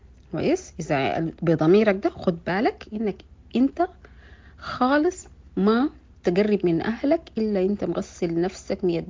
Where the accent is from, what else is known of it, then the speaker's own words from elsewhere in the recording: Khartoum, Sudan; كان عندنا في الخرطوم على الأقل 3 مراكز بتاعت عزل